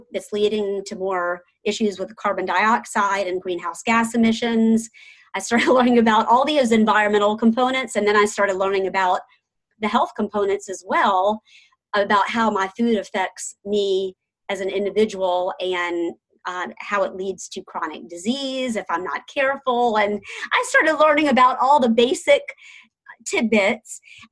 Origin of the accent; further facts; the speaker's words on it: Savannah, Georgia, United States; because I grew up in Savannah, Georgia, and vegetarian was never a part of my vocabulary.